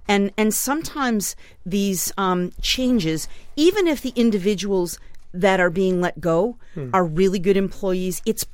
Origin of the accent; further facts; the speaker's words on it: Whitman, Massachusetts, United States; now in West Springfield, United States; Again, I'm going to do my hometown rant. I already did my Yale thing tonight. The Whitman Hansen girls are playing against my new hometown are playing against West Springfield